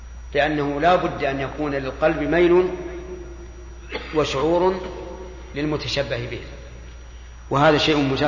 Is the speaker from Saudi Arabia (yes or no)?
yes; Saudi Arabia; الآن حتى عندنا في السعودية غالب المشايخ قبل زمن غير بعيد